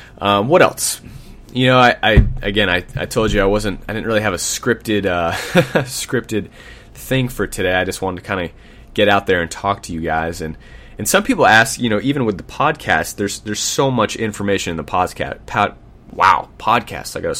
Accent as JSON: {"language": "English", "town": "Boston", "region": "Massachusetts", "country": "United States", "lives_now": "Sacramento, United States", "said": "I'm in Sacramento. I'm originally from Boston."}